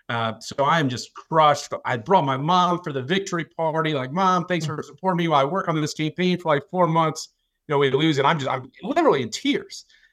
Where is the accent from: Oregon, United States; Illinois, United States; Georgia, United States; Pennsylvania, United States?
Georgia, United States; Atlanta; So I'm from Atlanta, and I was living in Atlanta, working at just a first job out of college that I didn't love.